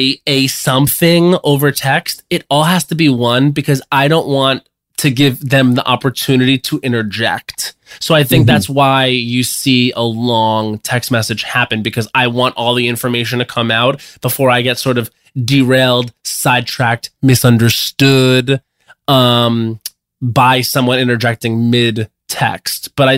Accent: Long Island, New York, United States; Joel thinks I'm from New Jersey more than he thinks I'm from Long Island.

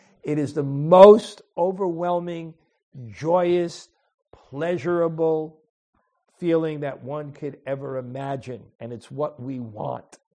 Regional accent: Vrindavan, Uttar Pradesh, India; You know, when I grew up in Vrindavan and Krishna conscious, I was fortunate that many of Prabhupada's godbrothers were still alive.

